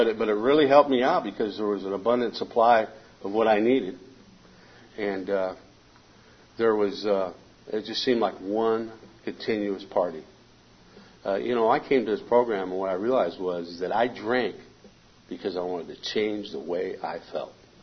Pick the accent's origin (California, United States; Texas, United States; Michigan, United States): California, United States; San Diego; moved away as an adult; I came from San Diego. I moved out of San Diego when I was 21 years old.